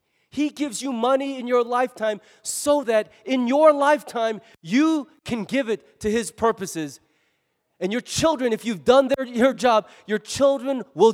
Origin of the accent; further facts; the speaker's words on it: United States; because I'm an American pastor, and I come from a church with a very healthy sense of stewardship.